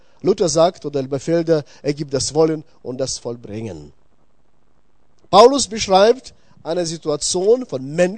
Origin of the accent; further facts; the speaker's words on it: South Kazakhstan, Kazakhstan; German is a second language; now in Germany; Wenn ihr heute einen Akzent oder Dialekt merken solltet, wundert euch nicht, ich komme aus tiefen, tiefen Osten. So ungefähr 5.000, 6.000 Kilometer entfernt von aus Deutschland. Ich komme aus Südkasachstan.